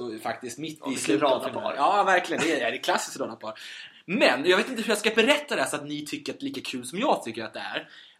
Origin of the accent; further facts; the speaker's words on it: Bordsjö, Sweden; För den finns ju ute i Bordsjö där vi kommer från.